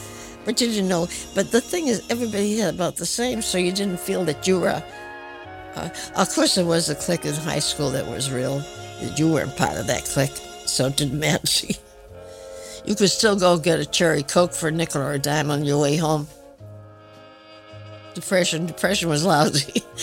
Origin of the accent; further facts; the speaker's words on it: Quincy, Massachusetts, United States; born there; I was born in Quincy, Massachusetts, September 17, 1919. Both of my parents were Norwegian